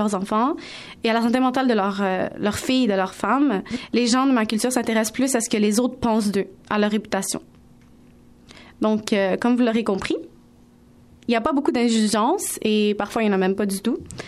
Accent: Algeria; Je suis une femme d'origine algérienne. Je suis musulmane et ma culture est berbère. Bon, chez nous, en Algérie

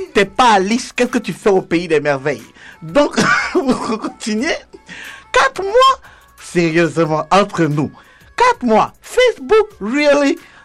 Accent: Canada; Je suis canadienne et je vis à Montréal.

